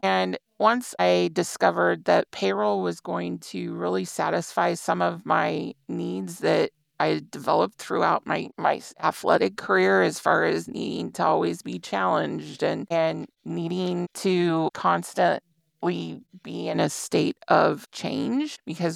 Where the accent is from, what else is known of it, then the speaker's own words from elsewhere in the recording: Iowa, United States; where I landed at a position for a small not-for-profit in my home state of Iowa.